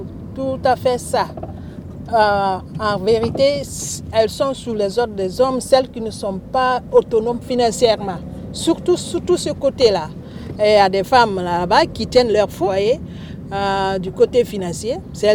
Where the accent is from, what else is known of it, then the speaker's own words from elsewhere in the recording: Guinea; now in France; Je vis en France, mais je suis guinéenne d'origine.